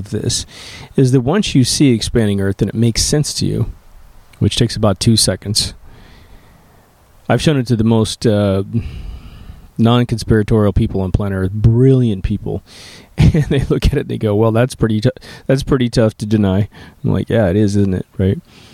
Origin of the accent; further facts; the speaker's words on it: Kansas, United States; when I grew up in Kansas, we had seashells, a lot of sea life, little tiny fossils